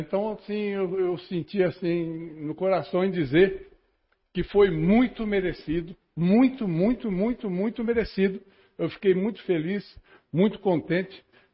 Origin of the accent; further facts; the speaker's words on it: Garça, São Paulo, Brazil; Também sou garcense, nasci em Garça